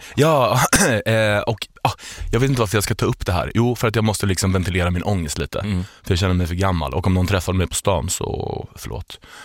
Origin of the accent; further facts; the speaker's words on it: Norway; Swedish is a second language; Jag är ju norsk